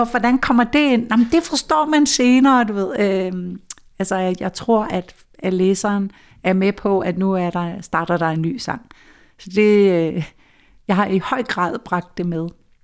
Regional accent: Capital Region of Denmark, Denmark; skriver om for eksempel Kongens Have. Altså lige her, hvor jeg står nu, så kan jeg næsten se over til mit barndomshjem

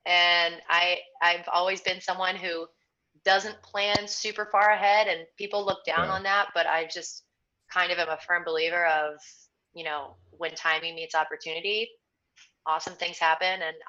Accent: Virginia Beach, Virginia, United States; now in New York, United States; So I'm from Virginia, like the Virginia Beach area. I moved up to New York about 6 years ago

